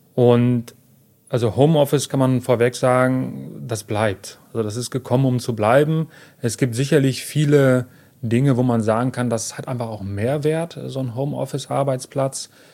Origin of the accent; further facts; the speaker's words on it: Telgte, North Rhine-Westphalia, Germany; Ich komme nicht direkt aus Münster, also meine Heimat ist ein bisschen weiter, aber nicht viel weiter, ist in Telgte, also quasi vor der Haustür.